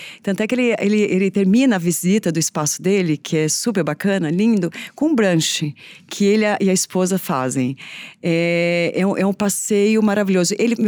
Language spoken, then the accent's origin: Portuguese; São Paulo, Brazil; isso é interior paulista, né? Então não tem como, eu sou daqui, né? O meu pé, eu sou brasileira.